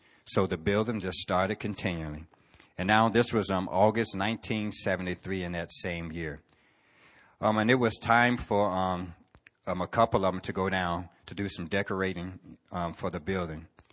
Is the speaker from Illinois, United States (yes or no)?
yes; Chicago, Illinois, United States; But I was born in Chicago, Illinois in 1963.